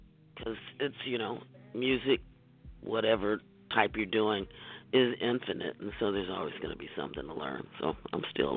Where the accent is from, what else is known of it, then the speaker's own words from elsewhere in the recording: Detroit, Michigan, United States; I'm from Detroit, and Motown had just started coming in. So, I mean, that's what I was raised